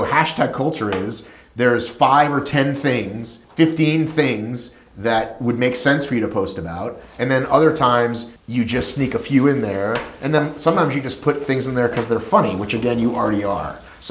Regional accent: the South, United States; I grew up in the South

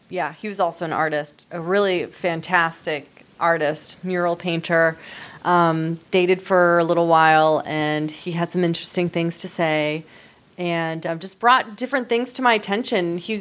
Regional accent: United States; And I never wanted to tell people I was from the United States.

